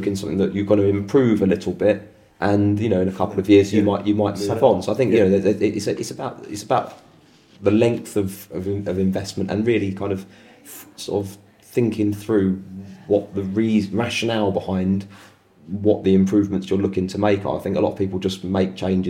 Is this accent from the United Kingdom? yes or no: yes; London, United Kingdom; I am a Londoner.